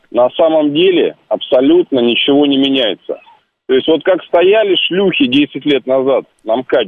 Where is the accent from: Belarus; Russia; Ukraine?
Russia; Moscow Oblast; Я печник из Подмосковья.